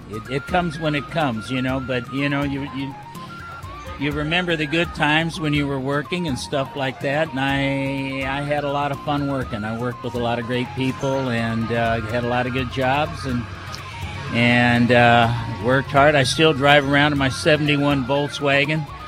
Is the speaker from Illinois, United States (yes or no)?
no; Los Angeles, California, United States; born there; No. I was born in Los Angeles.